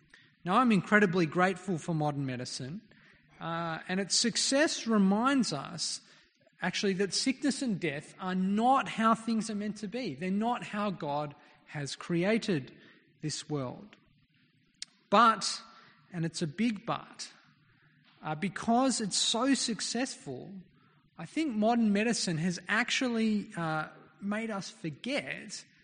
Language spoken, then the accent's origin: English; Papua New Guinea; When I was a kid, I grew up in Papua New Guinea. My parents were missionaries there.